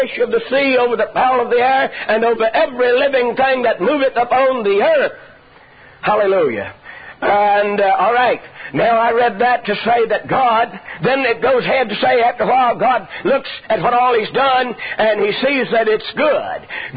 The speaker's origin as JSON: {"language": "English", "region": "Texas", "country": "United States", "tie": "born or raised there", "said": "Well, shoot, I was raised out there in East Texas on the farm ranch thing, and I just wore my bigger cousin's shoes when they outgrowed them."}